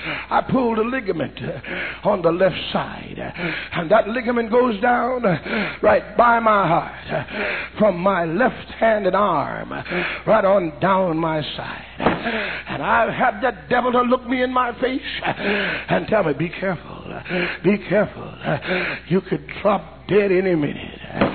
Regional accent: St. Louis, Missouri, United States; somebody knows that I came from St. Louis.

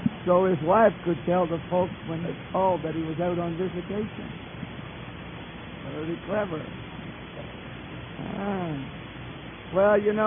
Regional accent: New Brunswick, Canada; We come from New Brunswick, Canada, Eastern Canada. Most folks don't hold that against us. And we were born and raised.

